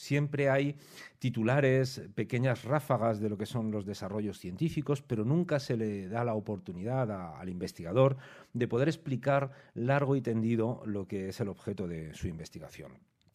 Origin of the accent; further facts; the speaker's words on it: Madrid, Community of Madrid, Spain; llegué a este pueblo y yo vengo de Madrid, de una gran ciudad